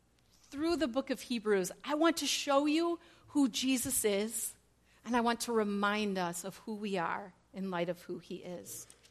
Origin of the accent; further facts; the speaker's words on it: Elgin, Illinois, United States; because this is so similar to the church I grew up in Elgin, Illinois. Anybody else from Illinois?